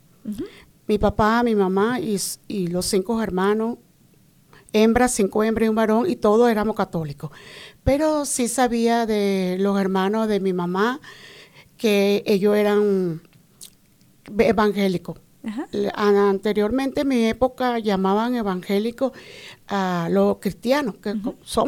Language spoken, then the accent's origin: Spanish; La Guaira, Venezuela; Del estado de La Guaira, una ciudad muy hermosa, una ciudad de playa, una ciudad de costa